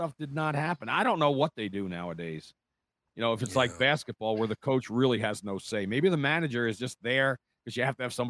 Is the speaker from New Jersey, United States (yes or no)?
yes; New Jersey, United States; now in Midwest, United States; like when I go back to Jersey, it's a booster shot. I think I sound Midwestern now. I don't sound like I'm from Jersey.